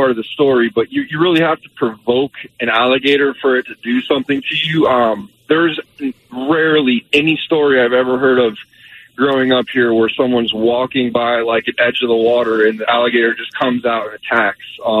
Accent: Oldsmar, Florida, United States; also born or lived in Dunedin; I grew up in Florida my whole life. I was born in Dunedin. Grew up in Oldsmar

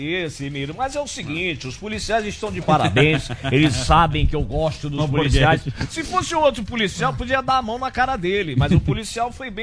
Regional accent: Santos, São Paulo, Brazil; Da minha terra.

